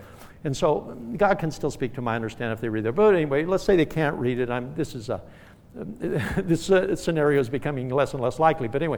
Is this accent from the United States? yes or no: yes; Arizona, United States; I like the Suns because I came from Arizona.